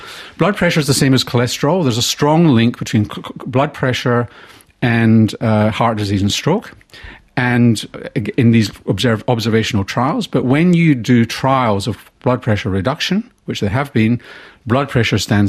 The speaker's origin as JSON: {"language": "English", "region": "Scotland", "country": "United Kingdom", "tie": "born or raised there", "said": "I grew up in Scotland. I grew up in a country with the highest coronary heart disease rate in the world, apart from parts of India."}